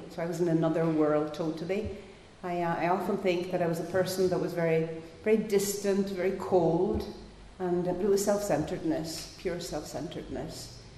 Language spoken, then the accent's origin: English; Ireland; So as I said, I come from Ireland, drinking, it's just part of the culture.